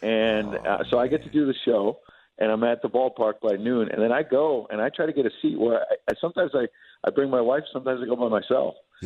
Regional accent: New York, United States; I mean, growing up in New York, you know, honestly, my dad, my mom, you know, it was always like the news

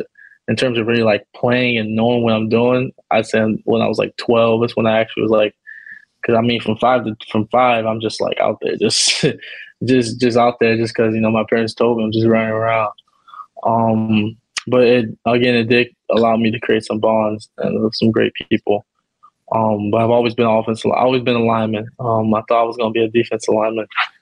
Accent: Baltimore, Maryland, United States; Yeah, growing up in Baltimore, I tried basketball early on

